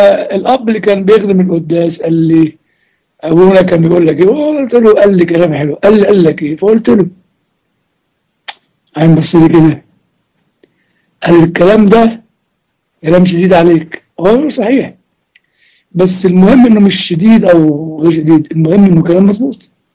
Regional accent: Upper Egypt, Egypt; عندنا في الصعيد يقول لك ايه

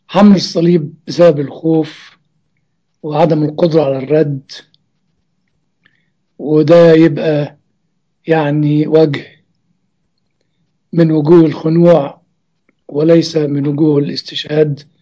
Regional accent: Egypt; هذا الدور العالمي كان موجود عندنا في مصر

